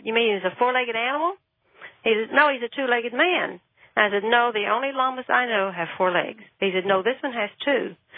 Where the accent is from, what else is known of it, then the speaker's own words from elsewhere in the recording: Houston, Texas, United States; I was raised here in Houston, just mainstream religion, minding my own business